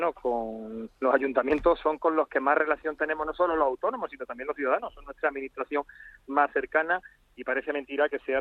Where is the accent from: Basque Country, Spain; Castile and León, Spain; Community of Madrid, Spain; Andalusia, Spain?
Andalusia, Spain; Andalucía, lo recuerdo como andaluz porque me he quedado con el dato